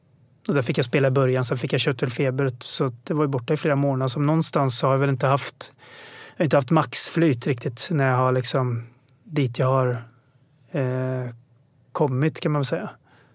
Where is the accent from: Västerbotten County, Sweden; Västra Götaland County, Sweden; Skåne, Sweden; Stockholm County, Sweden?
Stockholm County, Sweden; Stockholm; born there; jag var född i Stockholm